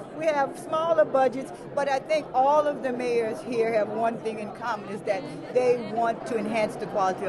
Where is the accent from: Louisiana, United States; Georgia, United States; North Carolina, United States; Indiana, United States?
Louisiana, United States; Ville Platte; I'm like, where are you from? I'm like, Ville Platte, Louisiana.